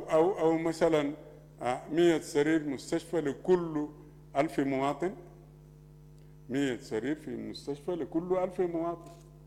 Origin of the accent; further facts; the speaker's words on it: Sudan; فعشان كده نحن سودانيين قبل كل شيء بيجمعنا أرض السودان